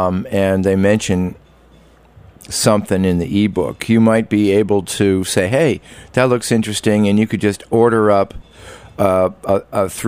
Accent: New Jersey, United States; I mean, I grew up in Jersey and I used to be a surfer guy.

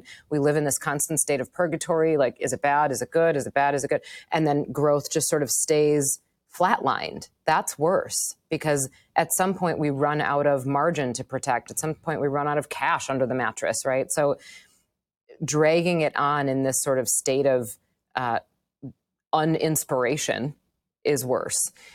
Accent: Wisconsin, United States; moved away as an adult; now in Manhattan, United States; I grew up in Wisconsin. I lived in Wisconsin until I was 32 years old. Much of my family is still there. I now live in Manhattan, and I've been here for almost 8 years.

